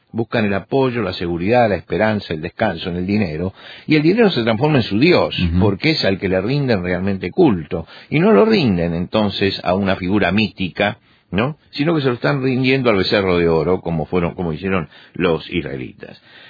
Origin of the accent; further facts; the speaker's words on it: Argentina; En mi país, en Argentina, se hizo una peregrinación donde acudieron 200.000 personas.